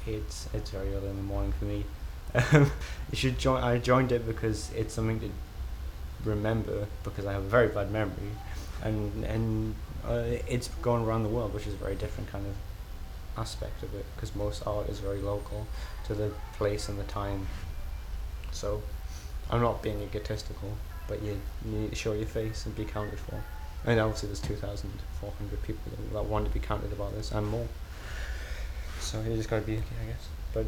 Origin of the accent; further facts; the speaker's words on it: Newcastle, North East England, United Kingdom; now in Glasgow, United Kingdom; I'm from Newcastle, but I live in Scotland and other places around the world, really, but Scotland at the moment, in Glasgow.